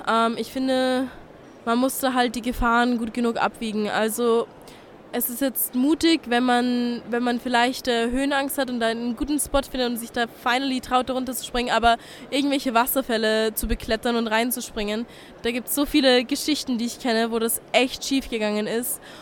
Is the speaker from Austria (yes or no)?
yes; Vienna, Austria; ich bin 22 Jahre alt und ich komme aus Wien.